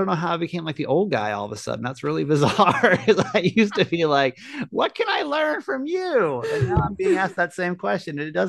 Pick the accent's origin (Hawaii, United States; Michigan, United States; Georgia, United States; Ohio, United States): Georgia, United States; I grew up in Georgia, went to Georgia Southern. I got my first job in Savannah, Georgia at Kiss FM in Savannah for iHeart.